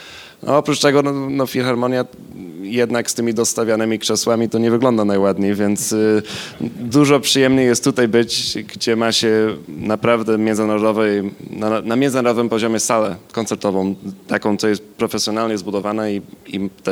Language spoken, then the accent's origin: Polish; Canada; Jestem z Kanady, więc będzie to neutralna odpowiedź.